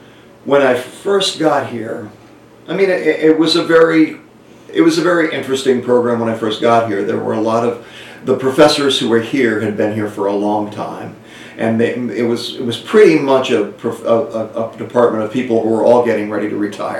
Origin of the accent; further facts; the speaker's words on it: Vermont, United States; I grew up in Vermont. Mm-hmm. Lived a few places as a kid, but Vermont I sort of consider my childhood home.